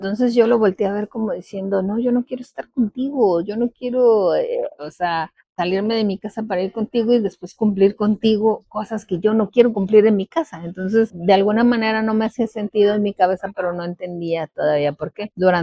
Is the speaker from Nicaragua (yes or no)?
no; Mexico City, Mexico; Yo soy de Ciudad de México, entonces mi infancia en Ciudad de México era, yo creo que una clásica infancia muy, muy apegada.